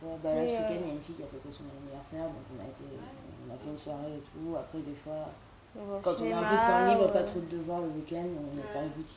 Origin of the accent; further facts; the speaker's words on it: Toulon, Provence-Alpes-Côte d'Azur, France; now in Paris, France; Mais je descends de temps en temps chez moi à Toulon et tout, mais là je viens pas de Paris.